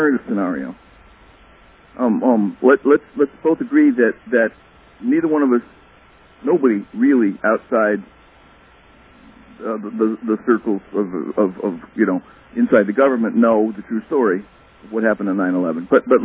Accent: Midwest, United States; And you know, Dr. Stan, I'm from the Midwest.

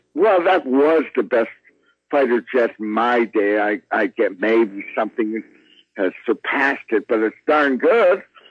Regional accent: Israel; And people greeted me. I said I was from Israel. They greeted me the most.

